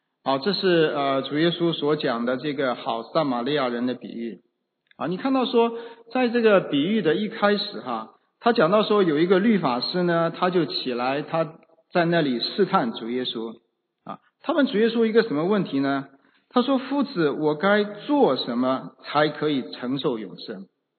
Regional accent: China; 在中国呢以前呢我们都实行有一阵的这种运动就是叫学雷锋做好事我记得我小学的时候

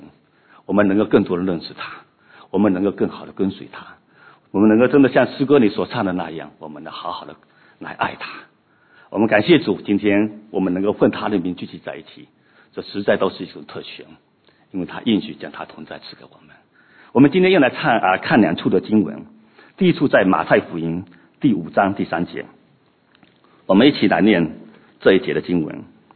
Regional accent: Fujian, China; 我从福建来哈。

